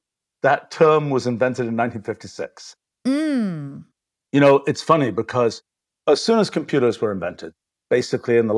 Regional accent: England, United Kingdom; I grew up in England in the 1960s

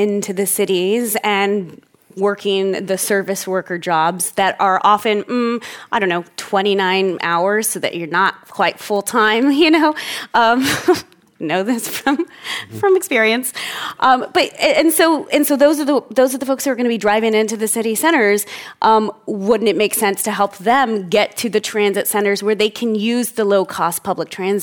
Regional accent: Texas, United States; I feel like that's my life growing up in Texas.

